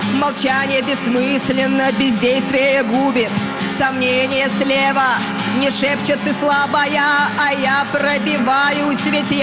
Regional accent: Saint Petersburg, Russia; born there; я же родилась в Питере, у меня у мамы, я там прописана, квартира, да.

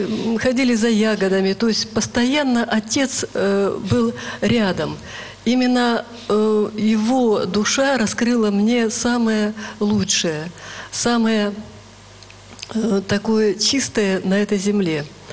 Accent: Kem, Republic of Karelia, Russia; Я так удивилась, я сказала, что роднее места для меня нет, потому что Беломорье, Карелия, рядом Соловки. Конечно, я выросла на воле.

